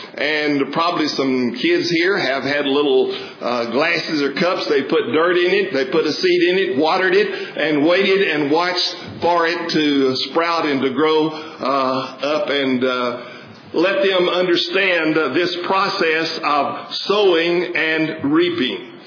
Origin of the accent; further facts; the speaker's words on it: Genevieve, Texas, United States; I grew up out in West Texas, as most of you know, 13 miles north of the big city of Aspremont, population 1,000 at the most, and I grew up in the community called Genevieve.